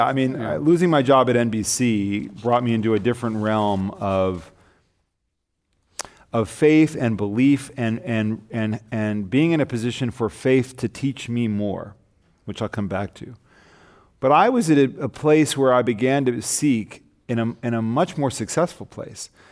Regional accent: Los Angeles, California, United States; I grew up in Los Angeles with a sense of cultural and ethnic identity as a Jew, growing up like a lot of non-Orthodox Jews do in America

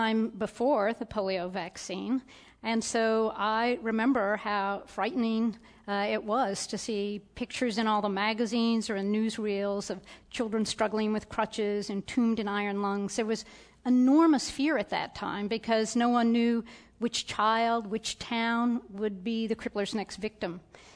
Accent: Kingsport, Tennessee, United States; my hometown of Kingsport, Tennessee, was selected as one of the sites.

